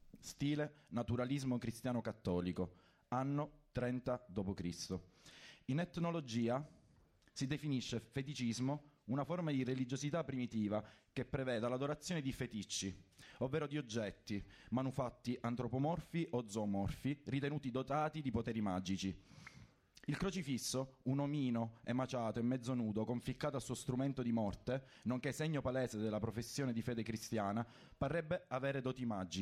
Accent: Rome, Lazio, Italy; Io vengo da Roma, laggiù

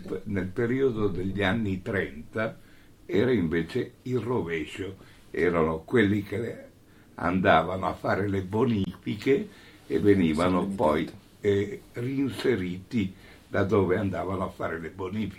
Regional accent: Ferrara, Emilia-Romagna, Italy; Vabbè, io vengo da Ferrara, sì

